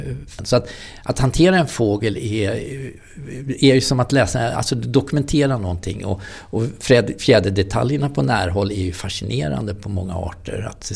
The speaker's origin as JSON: {"language": "Swedish", "town": "Nynäshamn", "region": "Stockholm County", "country": "Sweden", "tie": "born or raised there", "said": "jag är uppvuxen i Nynäshamn och vi var ute på kusten"}